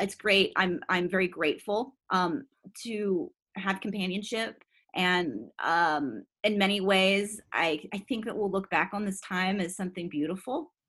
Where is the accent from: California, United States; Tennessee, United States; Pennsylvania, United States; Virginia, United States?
California, United States; Woodside; I'm from Woodside, California. There's a lot of like cowboys and stuff.